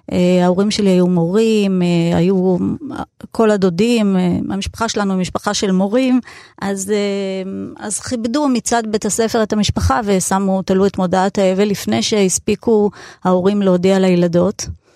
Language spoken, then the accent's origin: Hebrew; Netanya, Central District, Israel; אני גדלתי שם, כל ילדותי שם. נתניה של שנות ה-70, ה-80, ה-90. קפיצה קלה לאוניברסיטת בר אילן וחיי ניסויים טריים באזור שם, אבל חזרנו הביתה ואנחנו נתניאתים גם היום.